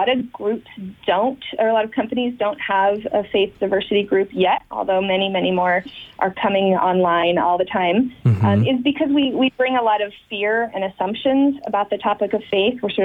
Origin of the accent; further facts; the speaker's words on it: Layton, Utah, United States; Yeah, so I grew up in Layton, Utah, mm-hmm. Which at the time I read some stat was about 95% LDS.